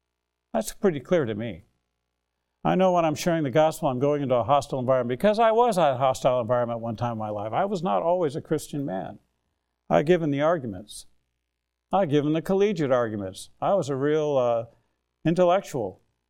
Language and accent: English; United States; Look, as an American, as a former military officer, my wife was too, and our parents were involved in previous wars